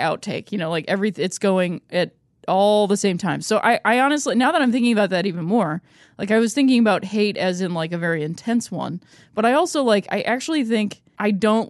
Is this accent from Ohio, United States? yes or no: yes; Akron, Ohio, United States; So I grew up in Akron, Ohio, and mm-hmm. Single mom, also lived with my grandparents.